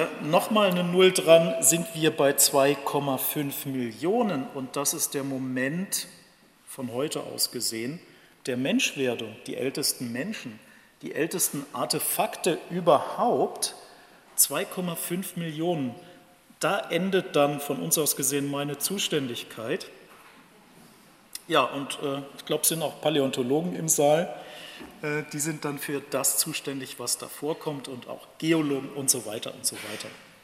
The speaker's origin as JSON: {"language": "German", "town": "Cologne", "region": "North Rhine-Westphalia", "country": "Germany", "said": "Es ist ja irgendwie doch was Besonderes an einem 11. November als Kölner."}